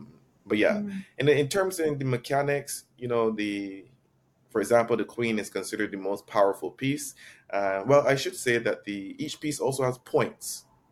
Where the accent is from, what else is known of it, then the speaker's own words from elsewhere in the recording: Barbados; I'm from Barbados.